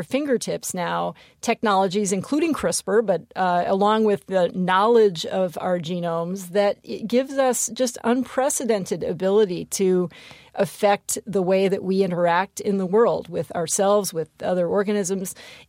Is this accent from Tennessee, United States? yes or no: no; Hawaii, United States; I still think of myself as that young girl growing up on the Big Island of Hawaii, out in the middle of nowhere.